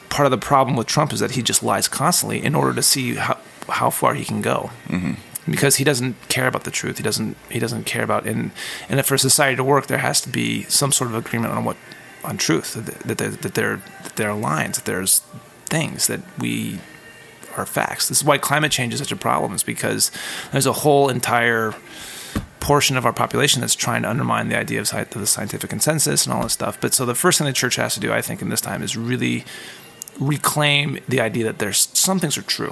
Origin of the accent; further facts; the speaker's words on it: United States; But as a Christian, God doesn't love me more because I'm an American.